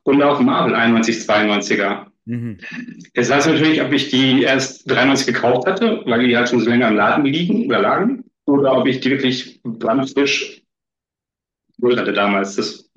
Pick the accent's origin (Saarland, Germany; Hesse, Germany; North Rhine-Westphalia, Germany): Hesse, Germany; ich bin damals in der Nähe von Kasselern aufgewachsen